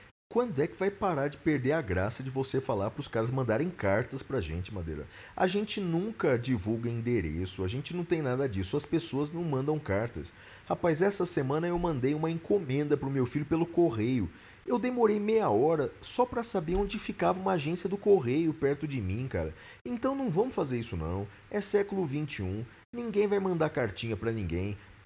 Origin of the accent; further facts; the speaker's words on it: Lagarto, Sergipe, Brazil; sou da cidade de Lagarto, interior de Sergipe